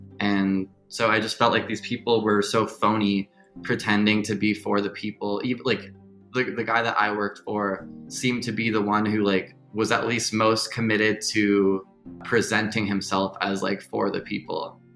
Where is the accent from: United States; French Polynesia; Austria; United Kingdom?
United States; California; I'm from Silicon Valley originally, like the belly of the beast. And like Erica, you know, growing up around such a influential arm of the empire